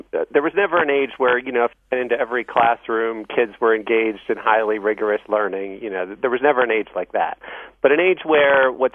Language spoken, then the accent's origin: English; Baltimore, Maryland, United States; You know, I grew up in Roland Park. I played baseball with kids from all over the city